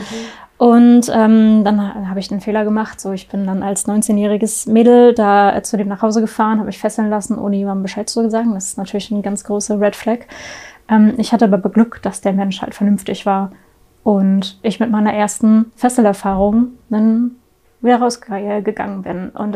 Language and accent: German; Lower Saxony, Germany; Aus der Nähe von Hannover.